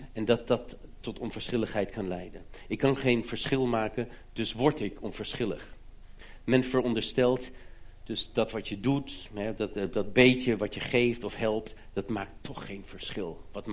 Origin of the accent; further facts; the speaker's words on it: Germany; Ik ben in Duitsland opgegroeid